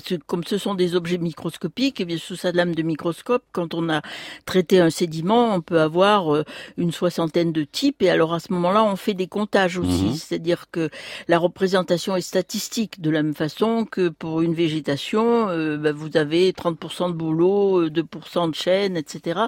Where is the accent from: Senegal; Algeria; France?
France; Massif Central; Je viens d'une petite ville du Massif central